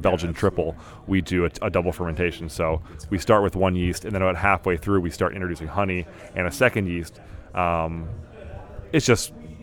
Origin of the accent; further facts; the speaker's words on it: Toronto, Ontario, Canada; I'm from Toronto, and so I go up there to visit family quite often